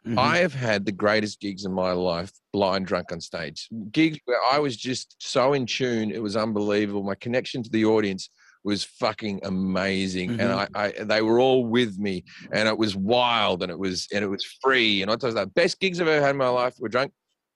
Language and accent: English; Australia; I always talk to guys I grew up with in Australia